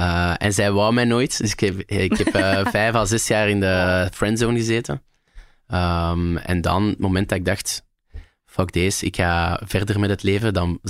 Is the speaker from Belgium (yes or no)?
yes; Overijse, Flanders, Belgium; now in Hoeilaart, Belgium; Ik ben heel fier om van Overijssel te zijn. Ik woon nu in Hoelaert, dat is eigenlijk net naast Overijssel.